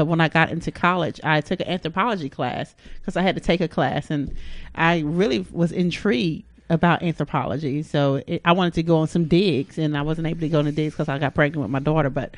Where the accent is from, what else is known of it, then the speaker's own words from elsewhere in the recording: Texas, United States; I'm from Texas.